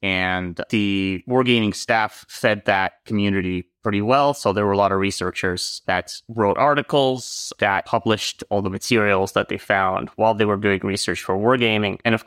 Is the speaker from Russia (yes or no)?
yes; Moscow, Russia; but I grew up in Moscow and not a lot of ships going up and down the Moscow River